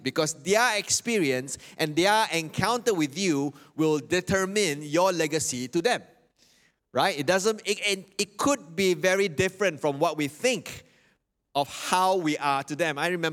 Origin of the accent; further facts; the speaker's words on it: Sarawak, Malaysia; We are from Sarawak, so my dad and my mom lives in Kuching, so he is the man in red.